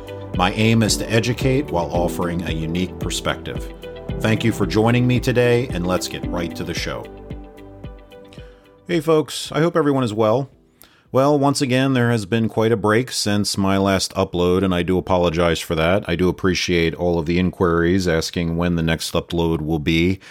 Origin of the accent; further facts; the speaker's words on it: Maryland, United States; He owns a practice here in my home state of Maryland